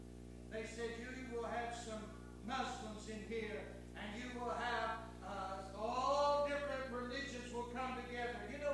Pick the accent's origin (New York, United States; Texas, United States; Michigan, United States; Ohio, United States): Ohio, United States; I said, we're looking for the big tent. We're from Ohio. We're singing.